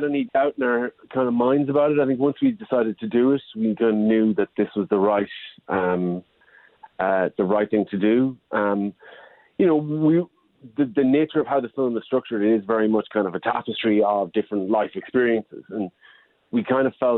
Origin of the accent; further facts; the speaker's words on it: Ireland; Well, I grew up in Ireland in the 80s, where factory closures were kind of a common thing.